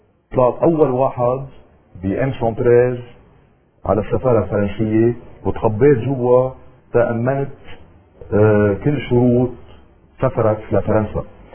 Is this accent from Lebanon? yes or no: yes; Lebanon; وانا مشكلتي كلبناني عندي يأس